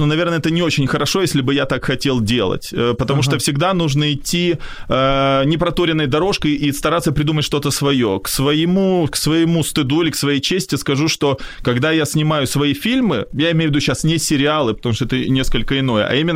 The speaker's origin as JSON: {"language": "Russian", "region": "Kyiv", "country": "Ukraine", "tie": "born or raised there", "also_born_or_lived": "Saint Petersburg, Russia", "said": "в Питере, где я, собственно, и родился, а потом меня перевезли, когда я чуть-чуть подрос, перевезли в Киев. Поэтому я всегда говорю, что я родился в Питере, ну, хотя по факту фактически всю жизнь прожил в Киеве."}